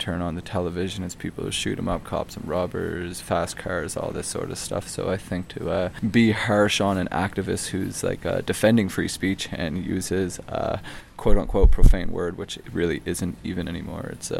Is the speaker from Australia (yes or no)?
no; Canada; is a little worrisome being a Canadian.